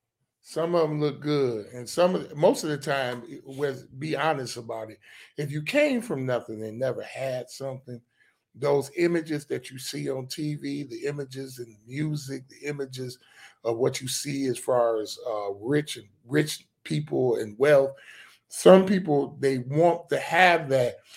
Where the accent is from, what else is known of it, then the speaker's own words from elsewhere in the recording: Detroit, Michigan, United States; when I grew up in Detroit, it was always about keeping your fronts up.